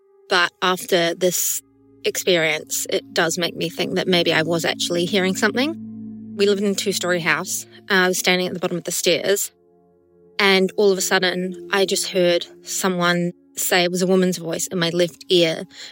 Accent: New Zealand; I'm from New Zealand.

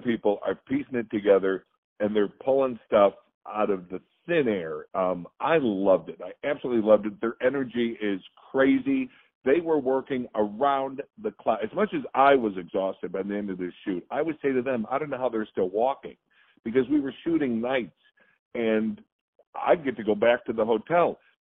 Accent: Chicago, Illinois, United States; But I was raised in Chicago. It's where I trained. It's where I had my comedy group. It's where I began this journey. So for me, Chicago it still has my heart, I would say.

